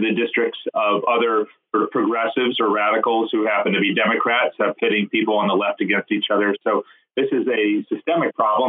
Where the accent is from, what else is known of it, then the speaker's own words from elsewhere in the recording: Wisconsin, United States; And my home state of Wisconsin is probably the textbook case of that.